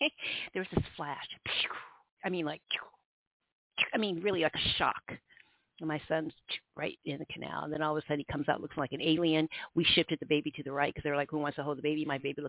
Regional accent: Iowa, United States; And we're from Iowa, so my mom helped me make this farm.

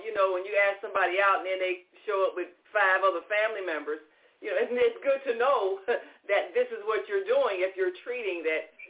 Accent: New Orleans, Louisiana, United States; I was from New Orleans.

